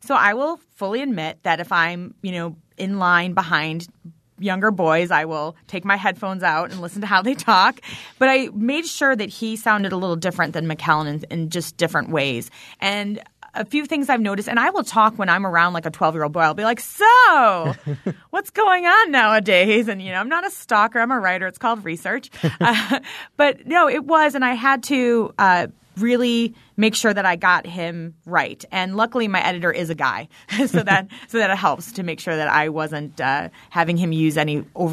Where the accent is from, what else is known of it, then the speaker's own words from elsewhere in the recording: Portage, Wisconsin, United States; But when you grow up somewhere, and I grew up in Portage, you kind of end up not realizing what is so special about where you live until you leave it.